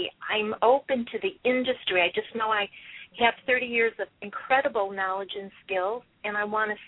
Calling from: California, United States; I'm calling from Northern California.

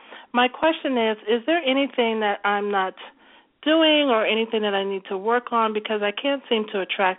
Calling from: Maryland, United States; I'm calling from Maryland.

